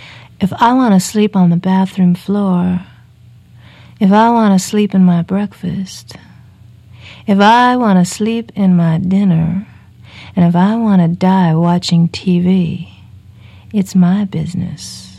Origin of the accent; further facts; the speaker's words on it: Los Angeles, California, United States; I've witnessed murderers murder growing up in Pacoima.